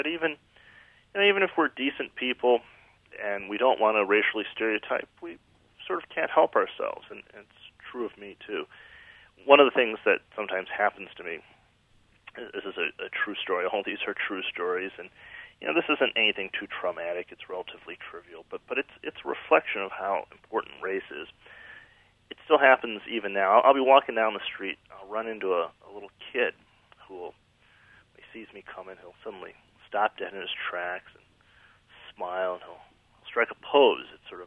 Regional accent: Detroit, Michigan, United States; also born or lived in Cleveland, Ohio; Well, I grew up in the Midwest. I was born in Cleveland, Ohio, grew up in Detroit, Michigan.

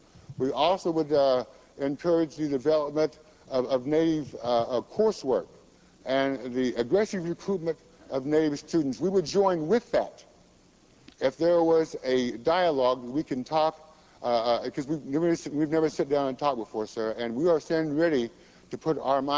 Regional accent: Oklahoma, United States; I'm from Oklahoma, but I wouldn't be from Oklahoma if your ancestors hadn't ran my people out of Illinois. We would still be from Illinois.

